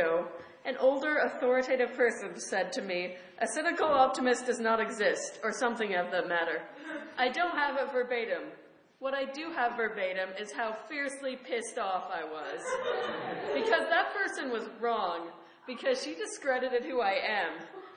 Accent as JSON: {"language": "English", "town": "Mendocino", "region": "California", "country": "United States", "said": "I'm from Mendocino"}